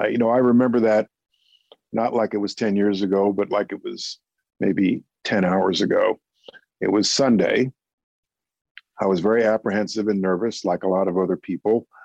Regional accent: New York, United States; I'm a New Yorker.

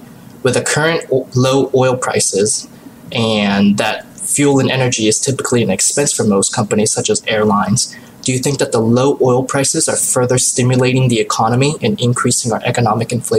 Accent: Pittsburgh, Pennsylvania, United States; I grew up in the Pittsburgh area as well and studied mechanical engineering

